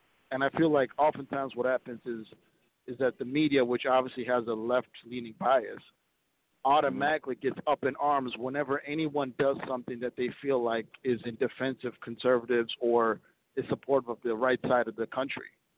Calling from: Minnesota, United States; Yes, sir. … I'm calling from Minnesota.

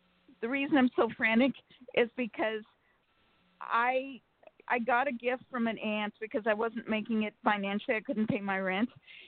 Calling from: Sacramento, California, United States; from Sacramento, California.

